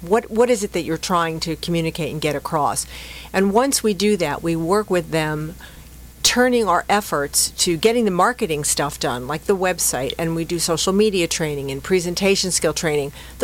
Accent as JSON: {"language": "English", "town": "Irvine", "region": "California", "country": "United States", "tie": "born or raised there", "said": "And when I was 47, they opened a rink in Irvine, in my hometown, and I started skating again as a lark"}